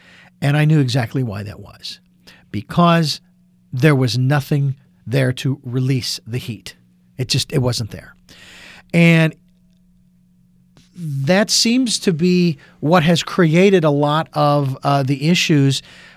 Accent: Phoenix, Arizona, United States; my hometown of Phoenix, Arizona, and when I grew up, we had what they would call the monsoon that would roll through.

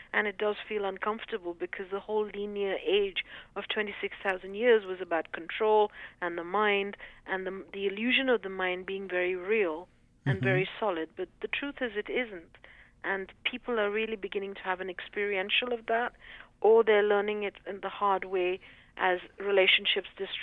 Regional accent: India; You know, I'm Indian and I'm a woman and therefore I'm, you know, have to stay married to a rich husband.

